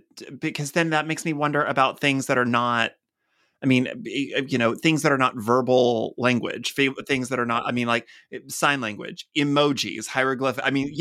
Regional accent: Texas, United States; also born or lived in Huntington, West Virginia; I was born in West Virginia down south, Huntington. But I was raised in Texas and now I live here in the Midwest.

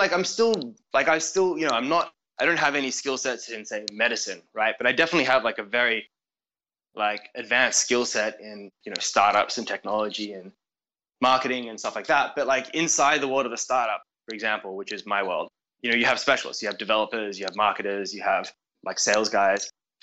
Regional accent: Australia; I'm from Australia. So I was a software recruiter in Sydney.

